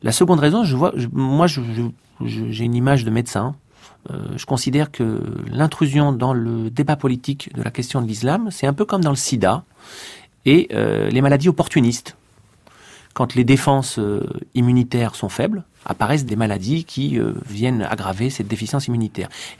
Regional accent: Algeria; now in France; Moi, je suis originaire d'Algérie

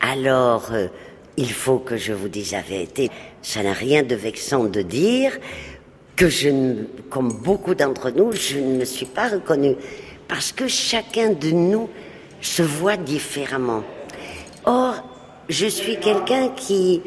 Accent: Madrid, Community of Madrid, Spain; du musée du Prado de mon enfance à Madrid.

